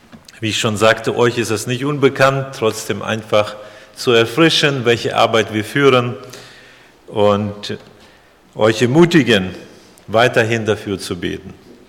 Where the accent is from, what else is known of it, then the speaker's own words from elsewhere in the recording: Kazakhstan; now in Germany; Damals, als ich bin in Kasachstan groß geworden und 1977 sind wir nach Deutschland gekommen